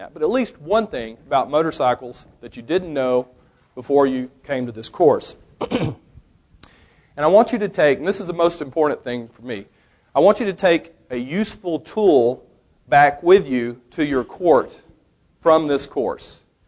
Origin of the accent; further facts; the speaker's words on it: Arlington, Texas, United States; I'm from City of Arlington, which is a sleepy little suburb smack dab between Fort Worth and Dallas of about 400,000 people.